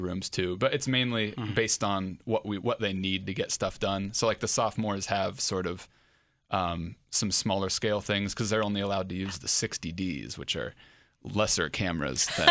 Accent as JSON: {"language": "English", "town": "New Carlisle", "region": "Ohio", "country": "United States", "said": "I'm technically from New Carlisle, but I say Tip City."}